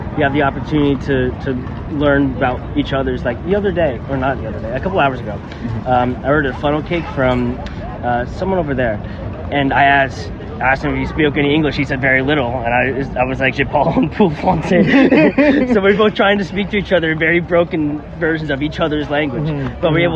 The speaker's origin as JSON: {"language": "English", "region": "Pennsylvania", "country": "United States", "said": "I'm not actually from New York. I'm from right outside of Philadelphia. And this place reminds me a lot of the farm fair that we do in my hometown"}